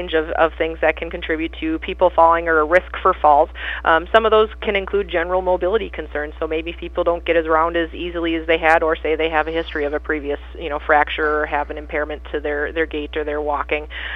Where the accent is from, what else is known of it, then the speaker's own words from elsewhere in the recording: Montevideo, Minnesota, United States; I'm born and raised in Montevideo.